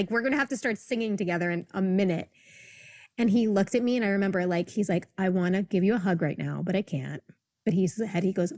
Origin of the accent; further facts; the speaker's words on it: New York, United States; so I'm from Long Island, which is right outside New York. And I grew up a musical theater kid.